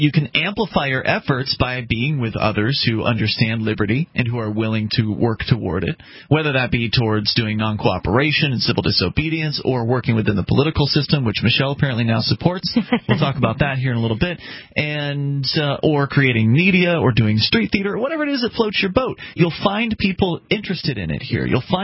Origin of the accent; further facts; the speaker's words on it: Florida, United States; I come from Southwest Florida, where it's very, and you know, it's an entrenched system.